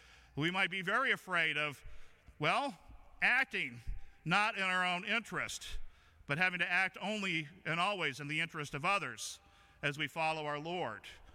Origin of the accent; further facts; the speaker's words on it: California, United States; I grew up in Southern Cal